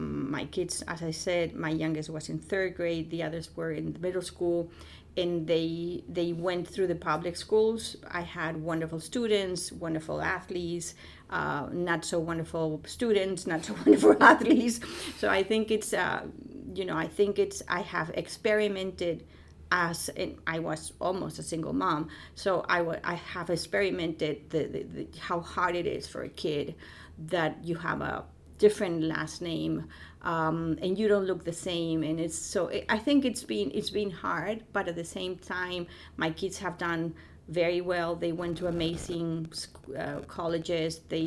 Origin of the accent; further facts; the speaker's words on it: Spain; English is a second language; I come from Spain and they don't do that.